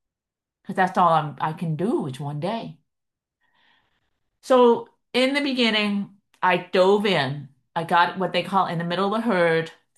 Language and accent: English; Philadelphia, Pennsylvania, United States; moved away as an adult; also born or lived in Maryland; I grew up in Philadelphia, went away to school, lived in Maryland, and then I got a job in LA.